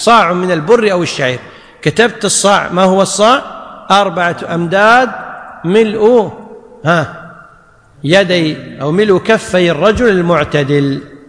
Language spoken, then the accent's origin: Arabic; Kuwait; مثل عندنا في الكويت العيش اللي يسمونها الرز